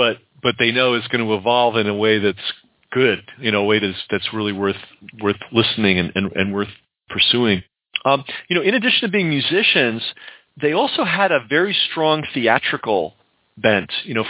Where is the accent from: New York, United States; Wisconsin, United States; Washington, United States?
New York, United States; Being a New Yorker, I always thought it had to be New York.